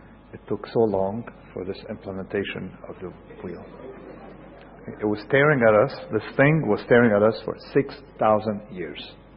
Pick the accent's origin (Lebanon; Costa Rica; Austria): Lebanon; I'm from Lebanon, halfway between Lebanon and here